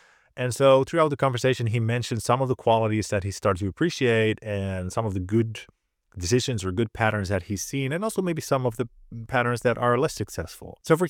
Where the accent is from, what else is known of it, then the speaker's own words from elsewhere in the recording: Netherlands; accent: Dutch; English is a second language; we're both Dutch from the Netherlands originally.